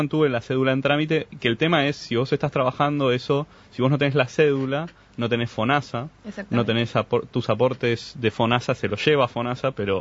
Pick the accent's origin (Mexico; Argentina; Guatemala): Argentina; esto de tener que aclarar que no soy porteño